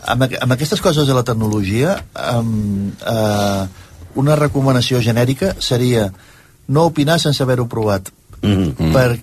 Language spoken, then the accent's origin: Catalan; Barcelona, Catalonia, Spain; jo com a empresari, quan vaig a Argentina o a Colòmbia o a Alemanya i dic que vinc de Barcelona